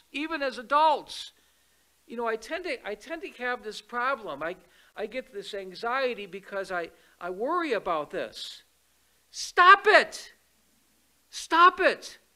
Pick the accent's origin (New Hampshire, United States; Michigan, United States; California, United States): Michigan, United States; Detroit; born there; I was born in Detroit.